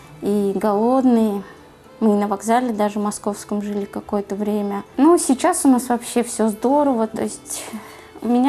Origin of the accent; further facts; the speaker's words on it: Poltava Oblast, Ukraine; moved away as an adult; now in Russia; Мы из Полтавской области, из Мирного региона, но такая ситуация сложилась, что детей лучше воспитывать в России.